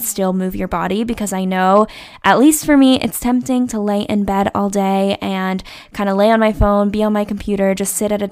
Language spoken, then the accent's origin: English; Charlotte, North Carolina, United States; the really cool thing is that we are both from Charlotte, North Carolina.